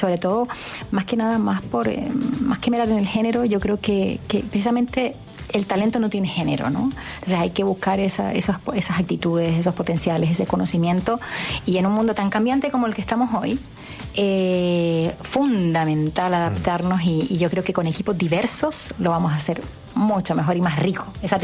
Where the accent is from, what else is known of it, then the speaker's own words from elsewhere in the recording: Canary Islands, Spain; now in Chile; Que yo vengo de Canarias, en España